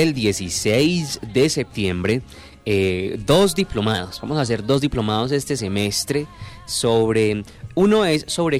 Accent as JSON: {"language": "Spanish", "country": "Colombia", "lives_now": "Ecuador", "said": "soy colombiano y bueno, feliz de estar con ustedes a esta hora de la mañana"}